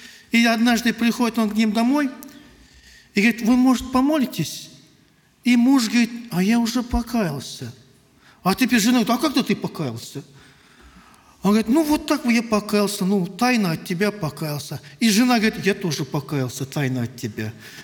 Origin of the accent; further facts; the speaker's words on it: Kazakhstan; мы, казахи любят бешпармачить, мясо кушать.